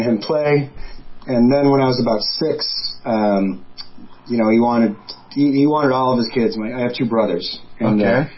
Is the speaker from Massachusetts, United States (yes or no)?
yes; Massachusetts, United States; I grew up in Massachusetts before I moved to Maine.